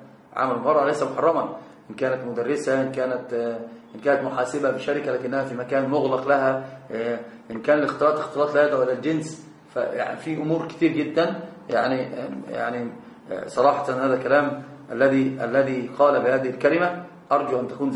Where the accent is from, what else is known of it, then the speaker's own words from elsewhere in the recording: Libya; عندنا أقول عندنا في ليبيا